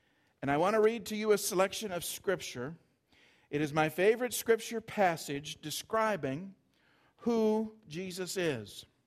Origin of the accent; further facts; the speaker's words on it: Marietta, United States; I haven't been down to my hometown of Marietta for, I don't believe I've been down since I've been here.